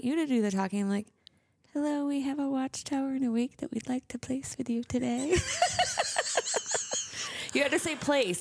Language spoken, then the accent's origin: English; the South, United States; Yes. I'm from the South. It's one of my favorite things.